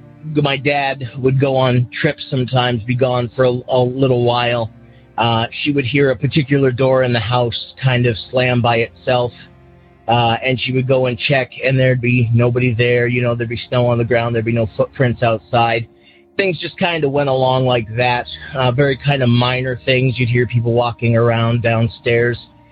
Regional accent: Massachusetts, United States; I'm from Massachusetts.

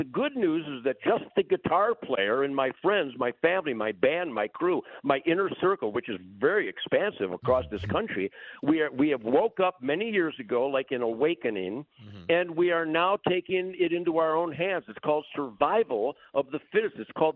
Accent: Detroit, Michigan, United States; As cocky as I am, which is substantial, I'm from Detroit, remember?

